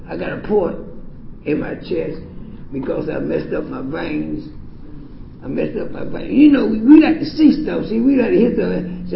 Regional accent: Florida, United States; now in Baltimore, United States; I'm originally from South Florida. I got cleaned up here in 2003, Baltimore area, and I consider Baltimore my home because my new life, my new beginning started there.

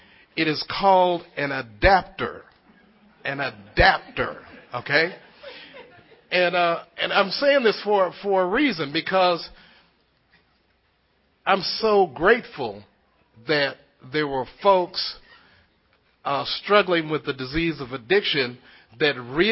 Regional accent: Denver, Colorado, United States; I'm an addict from Denver, Colorado. My area is the Mile High area.

